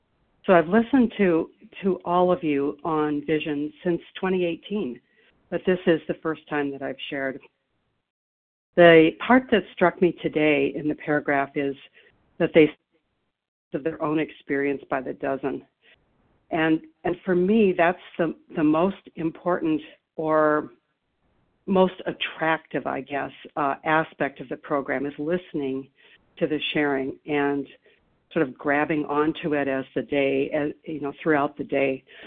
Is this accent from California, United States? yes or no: yes; California, United States; I am from California.